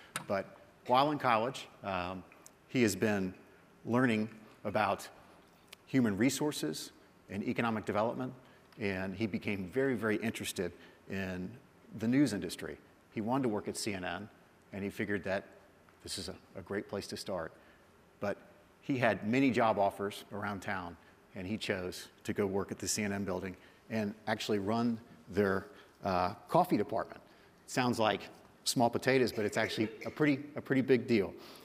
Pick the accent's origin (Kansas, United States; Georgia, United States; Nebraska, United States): Georgia, United States; Atlanta; I come from Atlanta, Georgia, and we are at about 3.5% unemployment in Atlanta.